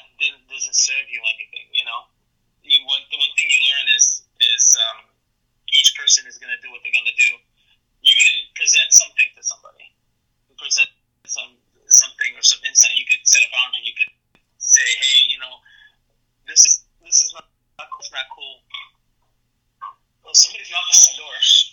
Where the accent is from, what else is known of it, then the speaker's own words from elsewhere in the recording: United States; I'm Puerto Rican, she was Mexican, I was raised here, she was raised there